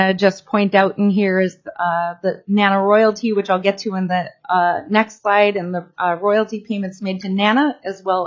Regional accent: Kiana, Alaska, United States; now in Kotzebue, United States; my home region. I grew up there in Kayana on the Kobuk River. And as mentioned earlier, currently live in Kotzebue

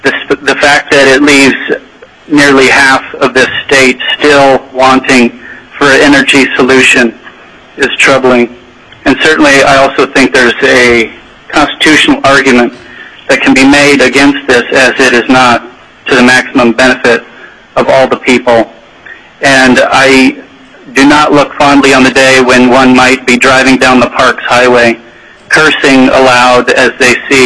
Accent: Fox, Alaska, United States; a third-generation Alaskan. I grew up in Fox, Alaska. My backyard was the Trans-Alaska Pipeline.

